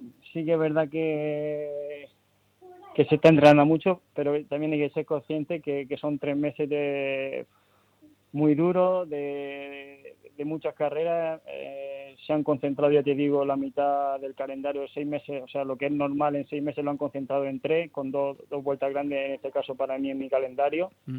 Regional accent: Region of Murcia, Spain; llegué el viernes de Andorra a pasar aquí unos días, estar aquí con mis padres, con mis hermanos, disfrutar un poco de mi pueblo, de las carreteras de Murcia

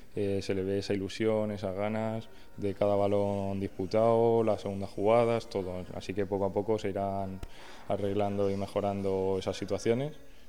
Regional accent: Murcia, Region of Murcia, Spain; Porque me fui con 16 años, aquí antes no daba la oportunidad, y vuelvo a casa. La verdad que yo he crecido aquí en Murcia y me siento como un murciano más.

